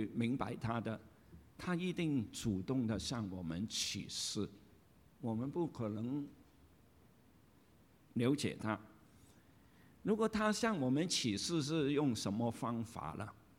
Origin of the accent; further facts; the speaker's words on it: Guangdong, China; 我们广东人有一句话，人老就精，鬼老就灵